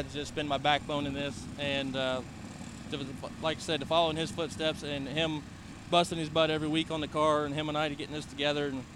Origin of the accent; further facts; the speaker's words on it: Indiana, United States; We're from Indiana, so we stay more northern Indiana stuff.